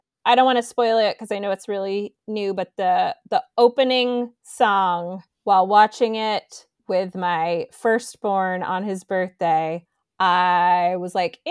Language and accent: English; Massachusetts, United States; we're coming from Massachusetts where it's, you know, 40s and 50s.